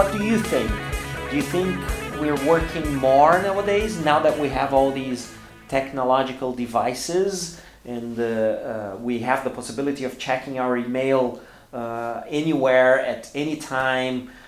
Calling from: Porto Alegre, Rio Grande do Sul, Brazil; English is a second language

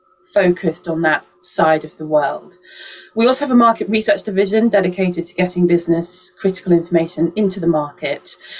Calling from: London, United Kingdom; So I'm joining you from Solar Media in London, UK

